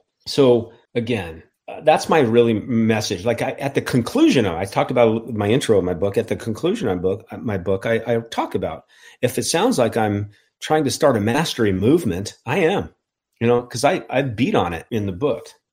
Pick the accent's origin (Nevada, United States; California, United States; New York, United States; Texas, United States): Nevada, United States; Reno; And I grew up in Reno, Nevada.